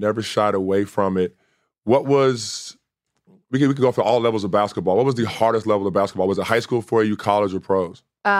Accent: Indiana, United States; Like, I came from Indiana.

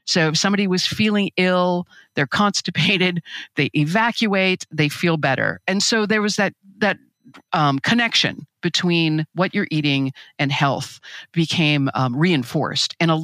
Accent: Midwest, United States; based in Milwaukee and Chicago, which is, I'm a Midwesterner

